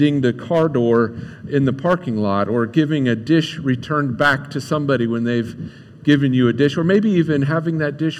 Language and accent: English; Johnstown, Ohio, United States; also born or lived in Croton; I grew up in Croton and Johnstown. Are you familiar with the town Johnstown?